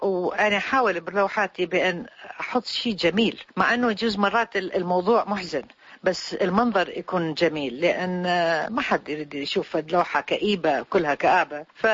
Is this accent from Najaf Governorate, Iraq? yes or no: no; Baghdad, Baghdad Governorate, Iraq; moved away; من سنة 71 من طلعت من بغداد وهو كله تنقل